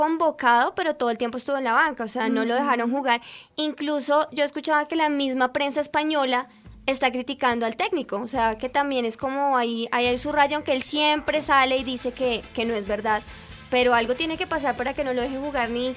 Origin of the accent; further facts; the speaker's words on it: Colombia; todo el restaurante estaba llorando por el dolor como colombiano